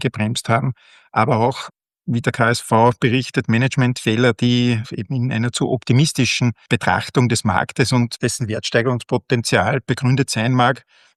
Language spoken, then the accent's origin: German; Linz, Upper Austria, Austria; Ich komme aus Linz